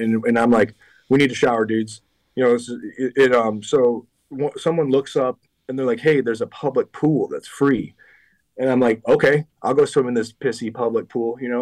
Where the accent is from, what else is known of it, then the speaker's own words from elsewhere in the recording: Philadelphia, Pennsylvania, United States; We're from Philly.